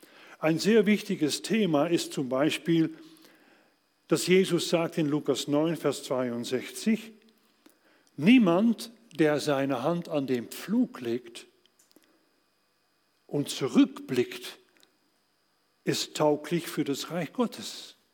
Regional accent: Netherlands; now in Germany; In meiner Heimat Holland haben wir ein ganz anderes Gefühl für Gerechtigkeit als in Deutschland.

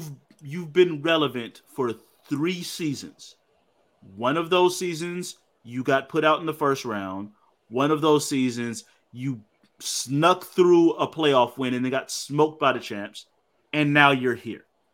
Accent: Arkansas, United States; I'm from Arkansas.

